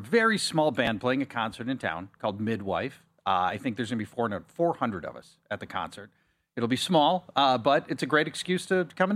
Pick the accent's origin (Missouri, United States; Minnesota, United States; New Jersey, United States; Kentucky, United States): Minnesota, United States; Minneapolis; I grew up in Minneapolis. … played all the time.